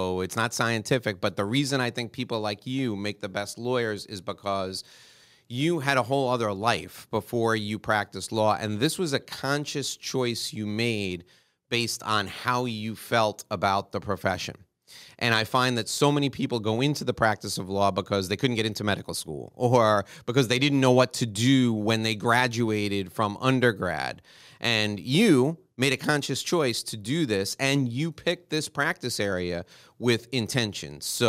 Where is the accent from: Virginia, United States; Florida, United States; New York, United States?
New York, United States; New York City; Where I grew up in New York City, I can't walk down the street without someone that's had an immigration experience.